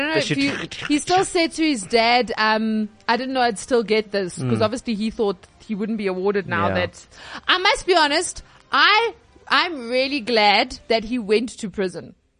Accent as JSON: {"language": "English", "country": "South Africa", "said": "Maybe you agree with me, maybe you don't, but as a South African."}